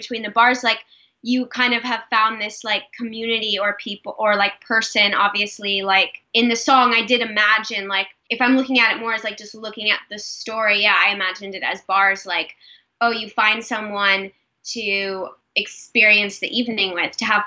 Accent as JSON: {"language": "English", "region": "Nebraska", "country": "United States", "tie": "born or raised there", "lives_now": "New York City, United States", "said": "I mean, I grew up in Nebraska. And then I kind of slowly started to branch out in college. And then once I moved to New York City with indie artists."}